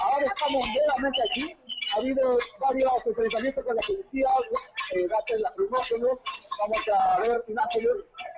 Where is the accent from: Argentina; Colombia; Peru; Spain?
Peru; Somos de Perú